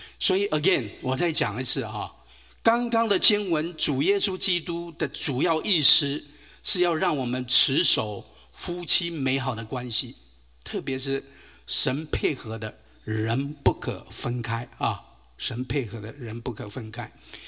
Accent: China; 这个对我们中国人的父母比较受不了啊

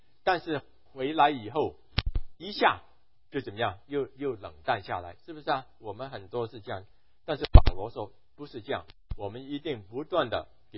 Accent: Guangdong, China; now in United States; 我常常跟人家说，我是广东人，我是广东人啊，广东人很会骂人的。

